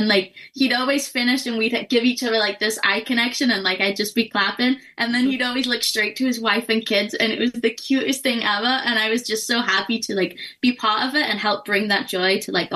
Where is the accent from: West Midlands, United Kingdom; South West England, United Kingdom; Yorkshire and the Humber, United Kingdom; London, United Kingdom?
Yorkshire and the Humber, United Kingdom; Doncaster; So the day after the show, I packed it all up. I came back up north because I am from Doncaster. So I came back up.